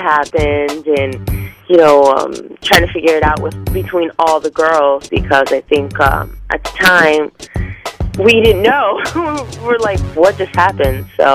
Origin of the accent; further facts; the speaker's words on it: El Salvador; I'm from El Salvador.